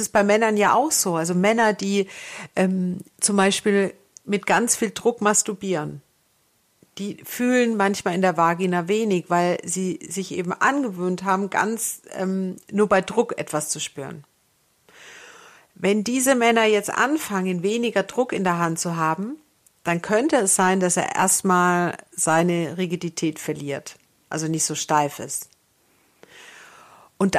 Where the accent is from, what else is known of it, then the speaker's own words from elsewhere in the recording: Bavaria, Germany; ich komme ja aus Franken.